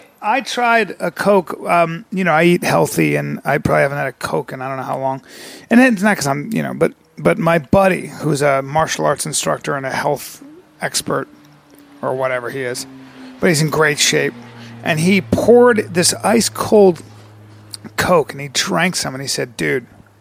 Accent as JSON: {"language": "English", "country": "Saudi Arabia", "tie": "born or raised there", "said": "When I was growing up in Saudi Arabia, you can only get Pepsi."}